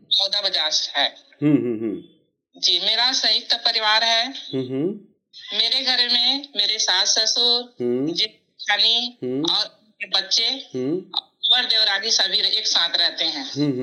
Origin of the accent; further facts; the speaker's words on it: Chandkhuri, Chhattisgarh, India; जी, मेरा जन्म ग्राम चंदखुरी बसना जिला महासमुंद में हुआ है मेरा जन्म।